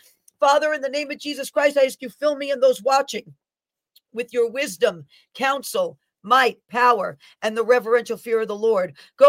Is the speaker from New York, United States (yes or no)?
yes; Bronx, New York, United States; I'm from the Bronx, New York. That's no secret.